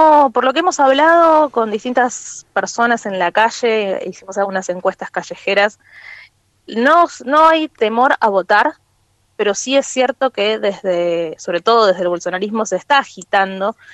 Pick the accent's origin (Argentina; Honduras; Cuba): Argentina; como argentinos y argentinas